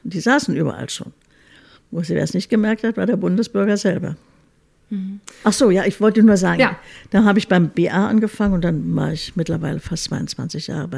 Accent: Berlin, Germany; Also Berlin ist schon meine Heimatstadt.

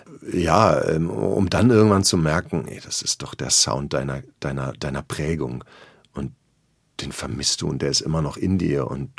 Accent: North Rhine-Westphalia, Germany; Also für mich als Westfale, die Westfalen sind ja eh nicht die leisesten, zumindest nicht da, wo ich herkomme aus der Ecke.

